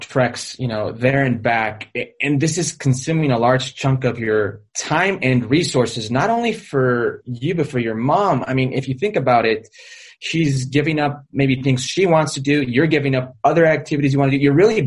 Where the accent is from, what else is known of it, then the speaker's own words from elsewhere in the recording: Las Vegas, Nevada, United States; I grew up in Vegas. The closest team was the LA Galaxy